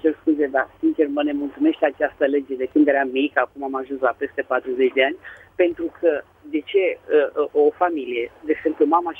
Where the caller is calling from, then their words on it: Bucharest, Romania; sunt din București.